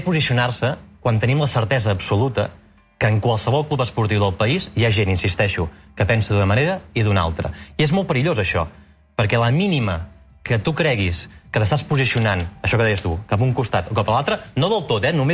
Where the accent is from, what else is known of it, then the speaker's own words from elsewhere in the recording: Catalonia, Spain; com a ciutadà, com a català, em sap un greu terrible